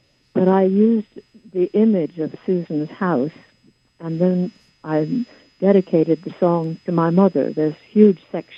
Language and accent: English; Washington, District of Columbia, United States; I grew up in and around Washington, D.C.